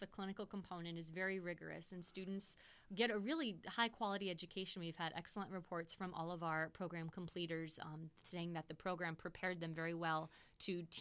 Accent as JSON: {"language": "English", "region": "Florida", "country": "United States", "tie": "born or raised there", "also_born_or_lived": "Washington, D.C. / Wisconsin", "said": "which I was born and raised in Florida, and then moved to Washington, D.C. area to do my master's degree in linguistics at Georgetown University."}